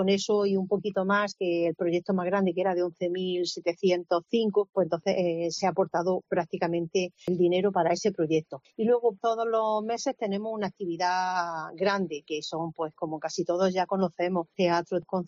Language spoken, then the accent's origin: Spanish; Huesca, Aragon, Spain; con las cajas de hojaldre de Huesca, de mi tierra.